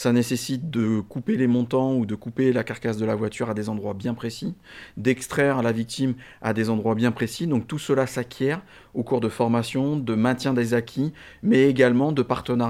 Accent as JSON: {"language": "French", "region": "Nouvelle-Aquitaine", "country": "France", "said": "je suis originaire du département de la Vienne."}